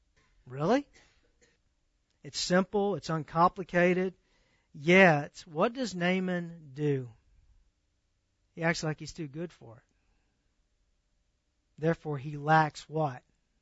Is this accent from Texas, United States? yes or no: yes; Texas, United States; Man, I'm from East Texas. You at least come to the door.